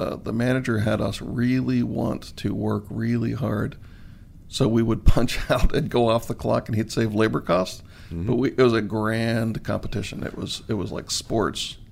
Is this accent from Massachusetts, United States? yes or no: no; Harrisburg, Pennsylvania, United States; Harrisburg, Pennsylvania.